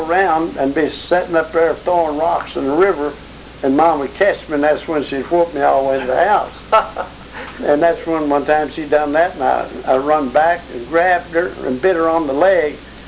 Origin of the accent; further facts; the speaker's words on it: Perryville, Kentucky, United States; born there; I was born in Perryville, Kentucky.